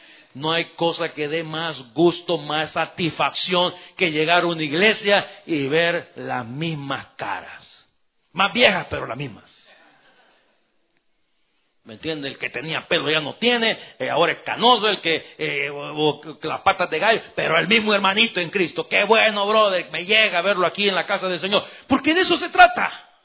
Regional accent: El Salvador; hace poco estuve en mi país, en El Salvador.

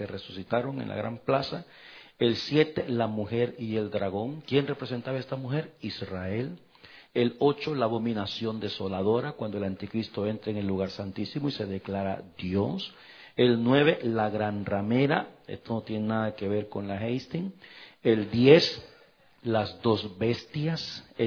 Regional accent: El Salvador; Como buen salvadoreño

